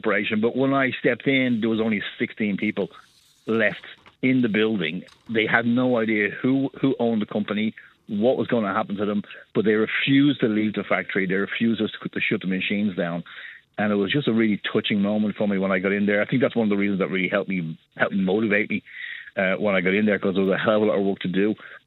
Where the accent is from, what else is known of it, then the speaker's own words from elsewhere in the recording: Ireland; And being Irish helped a lot, because I would just tell them, if the fact that an Irishman is talking to you right now, it doesn't bother you, there's something wrong.